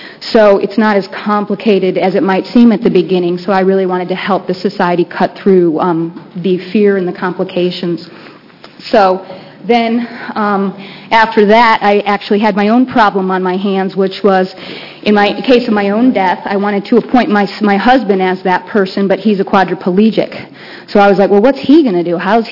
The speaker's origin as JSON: {"language": "English", "town": "Portland", "region": "Oregon", "country": "United States", "said": "I'm from Portland, Oregon."}